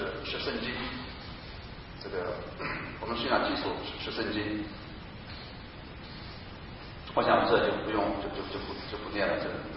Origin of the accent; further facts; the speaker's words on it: China; born there; 那么我们是出生在中国大陆，曾在海外留学、工作、访问，然后有海外居住经验，然后近几年开始回到大陆，以大陆为生活基地